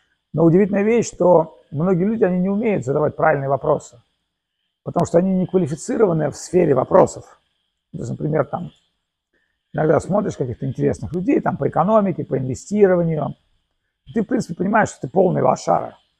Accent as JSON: {"language": "Russian", "country": "Russia", "said": "вы откуда? Я говорю, из России."}